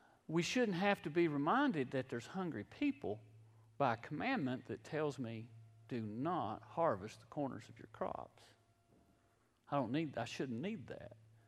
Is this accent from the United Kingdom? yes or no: no; Irwin, Pennsylvania, United States; And I keep wanting to say heathen. I got to put that R in there. I'm from Irwin. Heathen.